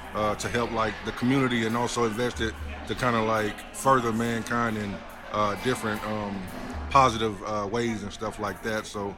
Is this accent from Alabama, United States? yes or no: yes; Alabama, United States; now in Indiana, United States; I'm originally from Alabama. I came to Indiana University to get my PhD